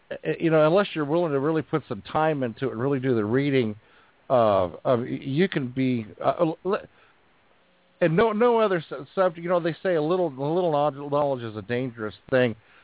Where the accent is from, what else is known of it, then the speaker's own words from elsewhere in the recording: New York, United States; you know we're from New York and all that other stuff.